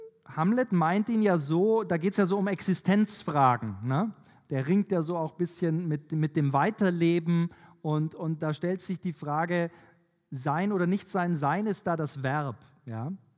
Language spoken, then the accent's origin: German; Bavaria, Germany; Als ich als Jugendlicher in Bayern